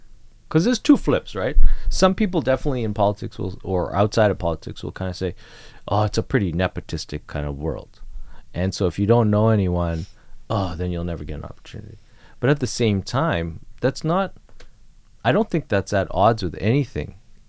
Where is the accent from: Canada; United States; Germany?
Canada; that's like odd for me as a Canadian.